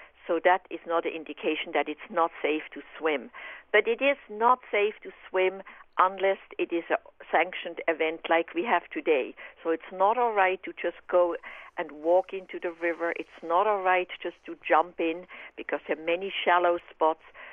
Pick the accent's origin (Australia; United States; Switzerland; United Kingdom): Switzerland; moved away; I grew up in Switzerland swimming in rivers, and when I first immigrated in 1979, that was my first wish.